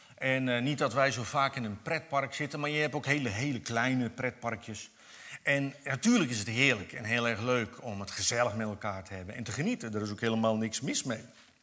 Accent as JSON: {"language": "Dutch", "region": "South Holland", "country": "Netherlands", "said": "Ik kom zelf uit de Alblasserwaard. En dat is de strook, zeg maar, die loopt vanuit Zeeland, Alblasserwaard, zo over de Veluwe richting Staphorst. De bekende Bijbelbelt. Hardwerkende boeren. Ik kom zelf uit een boerenfamilie."}